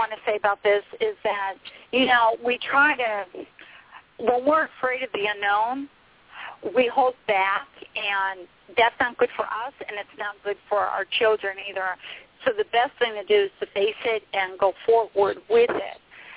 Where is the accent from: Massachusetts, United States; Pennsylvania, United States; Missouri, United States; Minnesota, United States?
Pennsylvania, United States; And I'm from Pennsylvania also to let you know